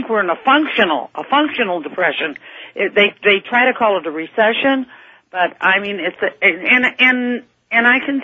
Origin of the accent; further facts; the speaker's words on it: St. Louis, Missouri, United States; I'm from Missouri, St. Louis, Missouri